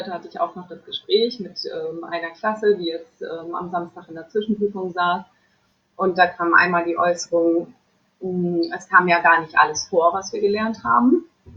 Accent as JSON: {"language": "German", "region": "Lower Saxony", "country": "Germany", "said": "aber vorher war ich in Farel. Ich komme eigentlich aus Friesland und bin vom Land."}